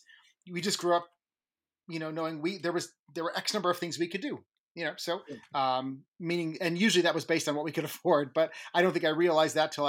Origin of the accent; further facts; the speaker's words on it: Chicago, Illinois, United States; I was born and raised in Chicago in the 70s. I'm the first person on my father's side of the family born in the United States.